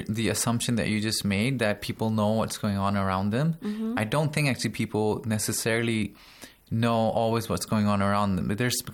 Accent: Pakistan; now in Qom, Iran; I've lived in different parts of the world, but I'm originally from Pakistan.

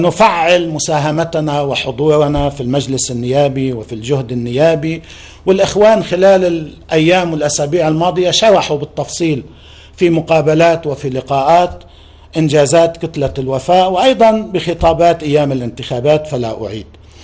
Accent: Lebanon; من داخل الإطار يجب أن نعمل جميعا كلبنانيين

